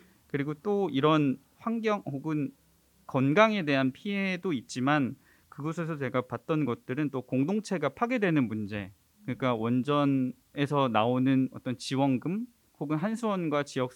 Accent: Seoul, South Korea; 저도 서울에서 나고 자랐고 사실 밀양 그 1년 살았던 거를 빼고 나면

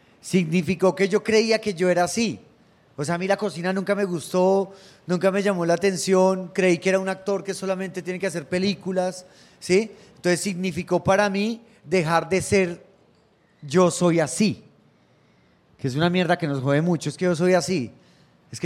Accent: Colombia; nuestras familias, nuestras vidas, somos colombianos, nos han pasado muchas cosas

